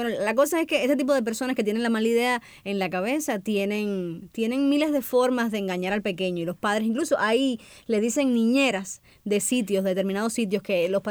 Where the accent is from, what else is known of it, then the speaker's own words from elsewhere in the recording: Cuba; mi experiencia como cubana que vivió en la isla